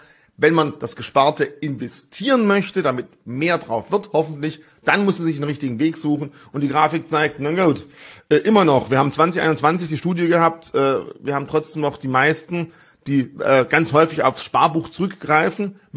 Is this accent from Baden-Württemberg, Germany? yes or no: yes; Baden-Württemberg, Germany; als Schwabe, ich habe auch ein Haus gebaut